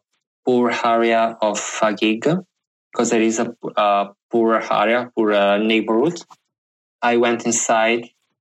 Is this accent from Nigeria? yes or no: no; Italy; Yes, I know I'm from Italy and Italy is famous for using ants a lot